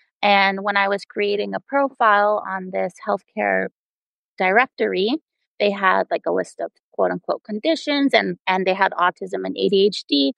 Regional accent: Toronto, Ontario, Canada; because growing up in Toronto, Canada, you had to have a Bachelor of Nutrition.

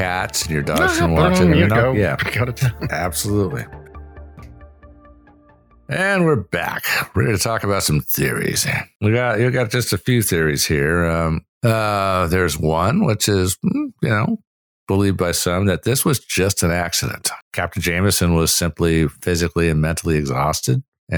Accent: United States; Damn it. I'm an American. I shouldn't have to drown.

